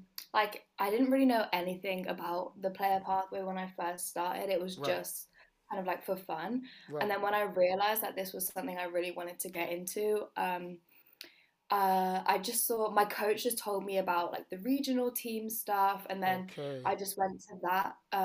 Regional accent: Exeter, South West England, United Kingdom; So for me, basketball, growing up in Exeter, like basketball really wasn't a thing.

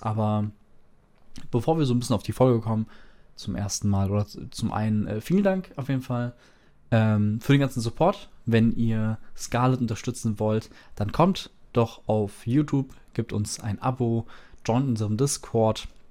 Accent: Greece; Fand ich dann auch natürlich als Grieche ziemlich cool, dann da durchs alte Griechenland zu stolzieren.

